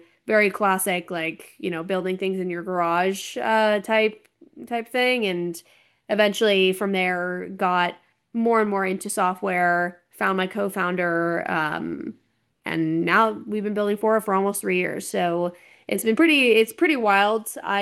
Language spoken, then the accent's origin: English; Las Vegas, Nevada, United States; now in New York City, United States; I'm from Las Vegas, born and raised in Las Vegas, and I'm actually in Vegas right now, but now I live out in New York City.